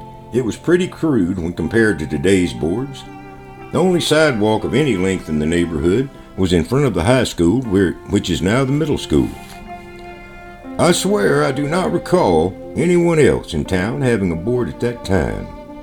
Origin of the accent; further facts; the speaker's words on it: Bandera, Texas, United States; But the one constant spanning of the years was the love of family we shared at Christmas time, growing up in Bandera.